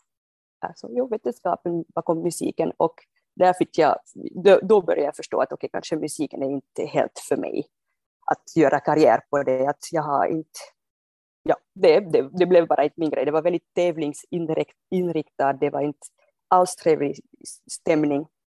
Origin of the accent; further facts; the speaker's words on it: France; first language French; Swedish is a second language; now in Sweden; mitt modersmål är franska. Och i Frankrike så har jag haft tyska i skolan i 12 år.